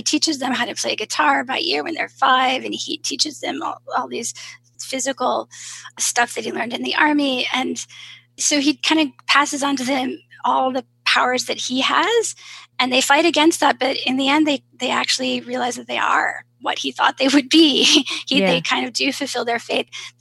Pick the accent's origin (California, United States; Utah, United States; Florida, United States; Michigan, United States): Michigan, United States; Well, being up north with my grandparents, that was just a magical time where we would go in walks in the woods